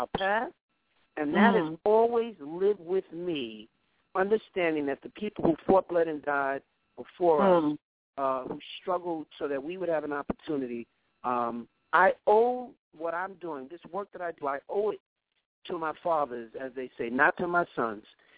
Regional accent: Brooklyn, New York, United States; also born or lived in Queens; growing up in Brooklyn until I was about 12 years old before my family moved to Queens.

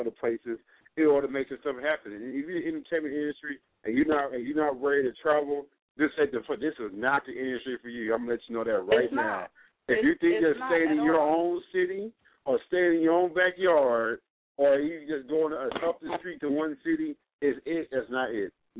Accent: New Jersey, United States; Now, because I'm from Jersey originally, so I know how that is.

